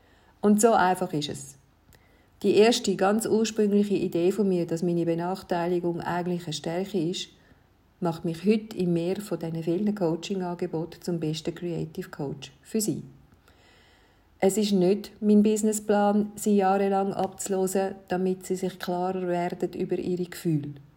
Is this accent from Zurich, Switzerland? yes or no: yes; Zurich, Switzerland; born there; first language Neapolitan; German is a second language; Ich bin Jahrgang 1963. Ich bin geboren in Zürich und meine Muttersprache ist napoletanischer Dialekt.